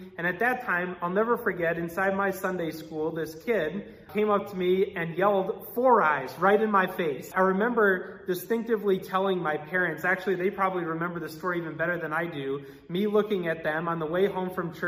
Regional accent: Clarkston, Michigan, United States; eventually would move to Michigan, which was home for me. I grew up in Clarkston, as I mentioned before.

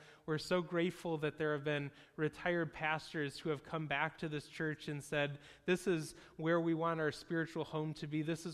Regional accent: Detroit, Michigan, United States; because we're from Detroit and we're sort of car people and we understand vehicles

